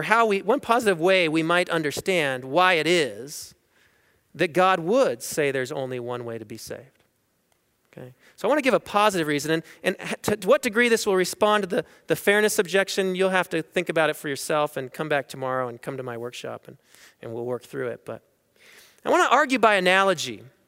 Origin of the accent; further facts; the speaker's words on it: Seattle, Washington, United States; No, I was born and raised in West Seattle.